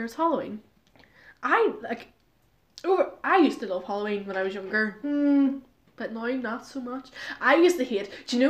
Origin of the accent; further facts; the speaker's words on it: Derry, Northern Ireland, United Kingdom; But I'm from Derry, and we have the best fireworks of night.